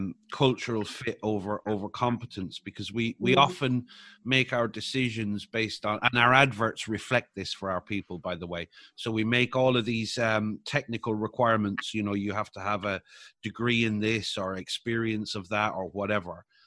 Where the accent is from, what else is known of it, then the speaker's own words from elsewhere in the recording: Ireland; So I know people, as an Irish person, we have a lot of immigration from Ireland.